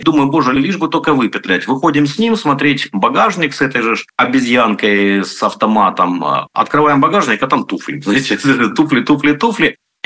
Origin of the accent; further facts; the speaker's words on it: Donetsk Oblast, Ukraine; я дончанин, я житель Донецкой области